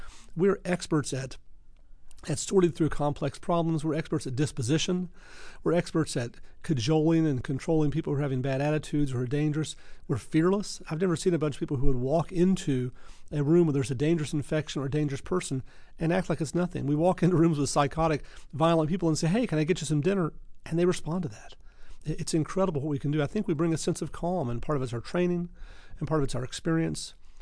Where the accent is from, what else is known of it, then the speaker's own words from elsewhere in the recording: West Virginia, United States; And I'm from West Virginia. I thought, West Emerginia.